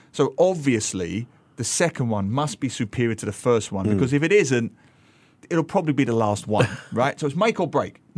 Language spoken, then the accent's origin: English; Dagenham, London, United Kingdom; My hometown, people know, was Dagenham, a working class, proud council housing estate. It was once the world's biggest council housing estate in Dagenham. It's a small town just outside of East London.